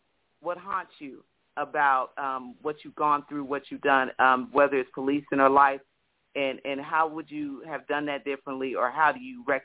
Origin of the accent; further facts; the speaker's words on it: Waco, Texas, United States; I'm saying I'm a girl from Waco. I'm a hometown girl.